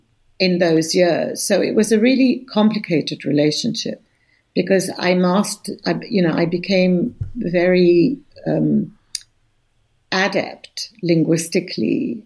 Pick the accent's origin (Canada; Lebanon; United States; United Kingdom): Lebanon; first language ar; English is a second language; And then when I went back to Lebanon as a 16-year-old, I discovered that, you know, my native tongue was Arabic and that I didn't master it.